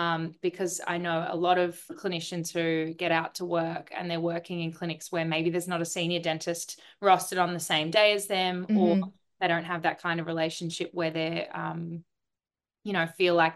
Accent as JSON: {"language": "English", "town": "Melbourne", "region": "Victoria", "country": "Australia", "said": "I graduated dental school from Adelaide University in 2013. I was from Melbourne originally. So as soon as I graduated, came straight back to Melbourne."}